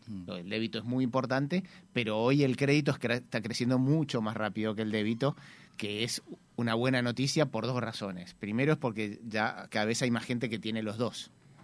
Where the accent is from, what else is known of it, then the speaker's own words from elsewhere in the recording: Argentina; now in Uruguay; yo vengo de Argentina, pero viví en muchos países.